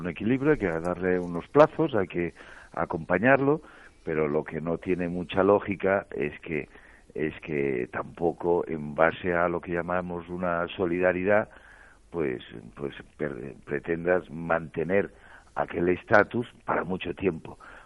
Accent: Catalonia, Spain; yo como empresario catalán

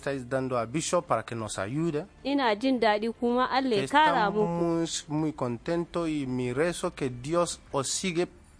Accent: South Nigeria, Nigeria; first language Igbo; Spanish is a second language; moved away as an adult; now in Spain; No, mi idioma original es otro. Soy del sur de Nigeria, que se llama Ibo, pero estudié a su época hace 25 años en la parte del norte. Ahí aprendí un poco cosas. Y como ya llevo años aquí en España

